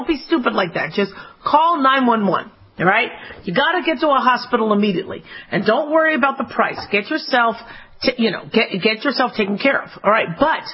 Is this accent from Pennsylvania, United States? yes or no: no; Phoenix, Arizona, United States; as a kid, I grew up in Phoenix, Arizona, so rattlesnakes were all over the place.